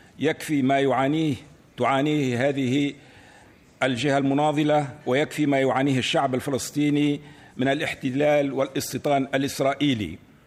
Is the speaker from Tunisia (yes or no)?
yes; Tunisia; من بلدي تونس